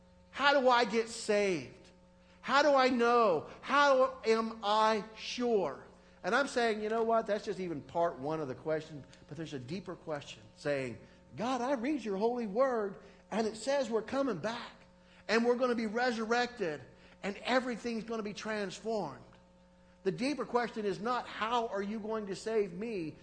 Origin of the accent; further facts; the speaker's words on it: United States; Now, for those of us born and raised in America, many of us have been here for generations now with our families.